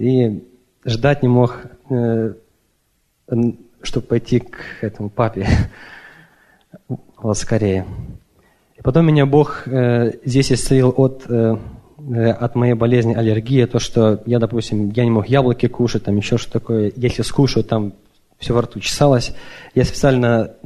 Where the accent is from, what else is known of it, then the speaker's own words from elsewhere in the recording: Sacramento, California, United States; Я из Сакраменто, из Калифорнии.